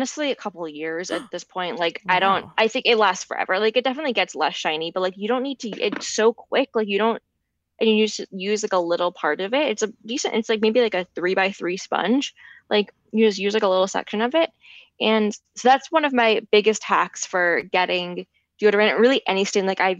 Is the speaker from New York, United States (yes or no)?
yes; Larchmont, New York, United States; It's Pink on Palmer and on Palmer Avenue in Larchmont, uh-huh. New York.